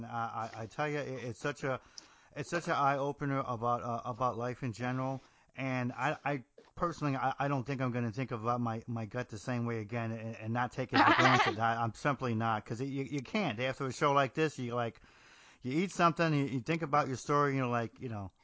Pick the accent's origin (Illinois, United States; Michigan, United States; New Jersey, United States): New Jersey, United States; Well, I'm from Jersey, so we didn't really have a whole lot of sports stuff for a long time.